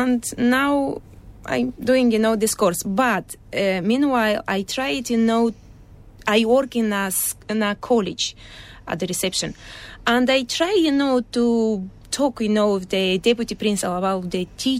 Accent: Moldova; now in Ireland; I'm from Moldova. Okay. Originally from Moldova.

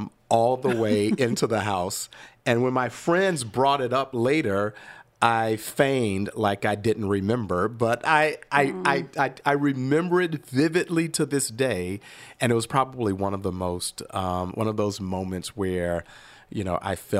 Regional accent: Chicago, Illinois, United States; when I was a little kid when we were growing up in Chicago, outside playing softball.

